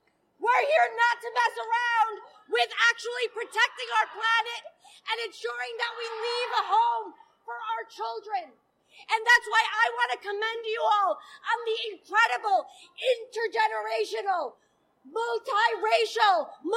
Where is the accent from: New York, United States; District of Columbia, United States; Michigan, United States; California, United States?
New York, United States; Astoria; I grew up in Asthma Alley in Astoria. I happen to represent the district where I'm born and raised.